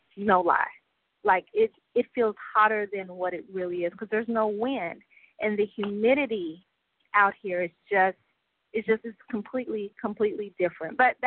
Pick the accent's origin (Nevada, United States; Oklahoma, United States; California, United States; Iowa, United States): Oklahoma, United States; now in Dallas, United States; So, this is Texas for you. I'm originally from Oklahoma, as I've said before.